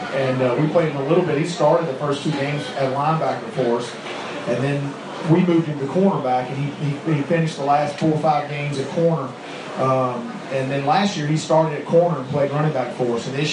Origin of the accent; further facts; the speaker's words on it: Louisiana, United States; I saw what it did to, Katrina did to New Orleans. I'm from Louisiana.